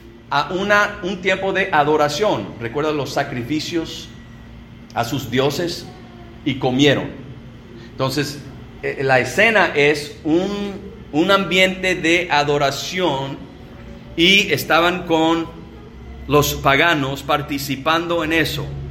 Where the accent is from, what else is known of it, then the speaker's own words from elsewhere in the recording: United States; como yo soy de los Estados Unidos, tengo la mayoría de mis ejemplos de los Estados Unidos.